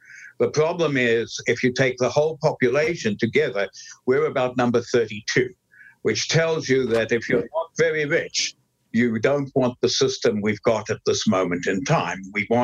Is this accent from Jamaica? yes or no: no; South Africa; now in United States; As you just asked me, I told you I come from South Africa, and I was brought up in a racist environment.